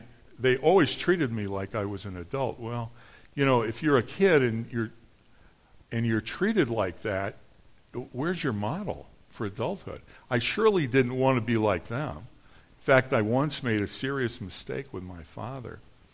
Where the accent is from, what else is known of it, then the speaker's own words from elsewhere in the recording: Philadelphia, Pennsylvania, United States; now in Lansing, United States; I'm not from Lansing. I'm from back east. I'm from Philadelphia. And I grew up in probably one of the most dysfunctional homes.